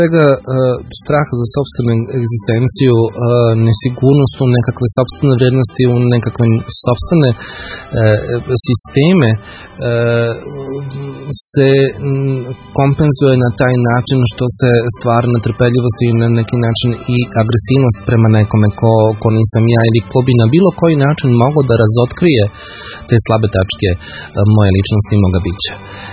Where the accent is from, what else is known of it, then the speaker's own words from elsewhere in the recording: Kragujevac, Šumadija, Serbia; ja sam Kragujevčanin, ovdje sam stasavao u senci svega onoga što se u Kragujevcu događalo tokom 1941. godine